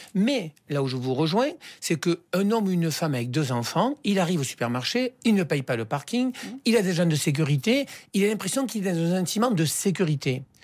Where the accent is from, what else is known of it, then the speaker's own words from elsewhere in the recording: Montpellier, Occitanie, France; Je suis montpelliérain, quand je parle de Montpellier, je parle de la comédie.